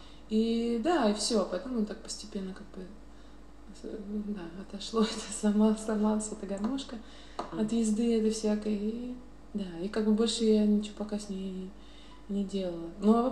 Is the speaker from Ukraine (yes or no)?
no; Visaginas, Utena County, Lithuania; Russian is a second language; я росла в Висогинес, это такой, это город небольшой, совсем не сильно.